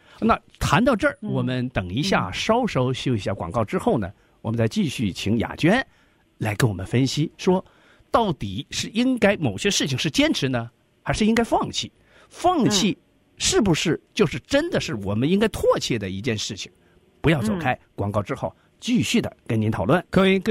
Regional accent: China; 你跟我应该是咱们是同来自于中国大陆。

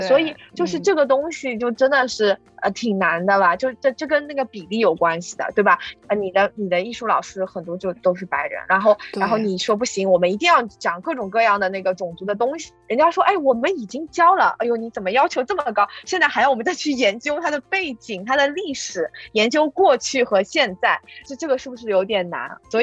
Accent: Shanghai, China; now in New York, United States; 我从小呢就是在大城市长大的，就是在上海，就是也是人很多啊，人挤人，然后这种城市的那种氛围吧，高楼大厦，到了纽约也是

